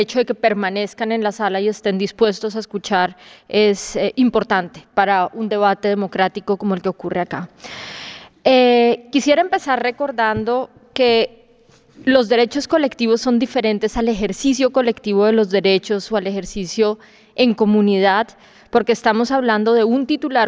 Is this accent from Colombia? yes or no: yes; Colombia; Yo soy colombiana de origen